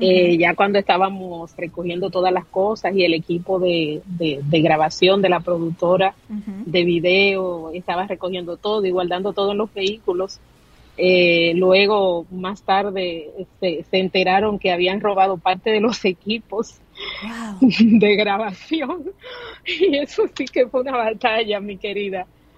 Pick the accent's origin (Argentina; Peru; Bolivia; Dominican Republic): Dominican Republic; La Romana; moved away as an adult; allá en mi país, en la ciudad de donde nací, donde me crié, donde viví hasta el año 2013, en la ciudad de La Romana, ahí en la República Dominicana.